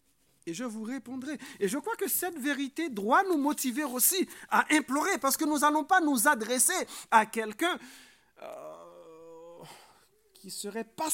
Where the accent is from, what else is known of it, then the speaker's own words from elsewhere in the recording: Haiti; mes collègues m'ont appelé … parce que je suis haïtien.